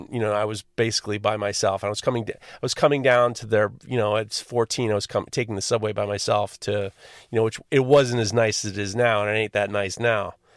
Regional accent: New York City, New York, United States; I grew up on the Upper East Side

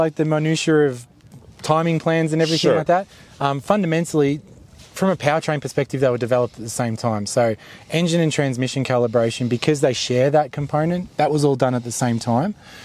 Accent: Australia; I'm not from Utah. I'm definitely from Australia.

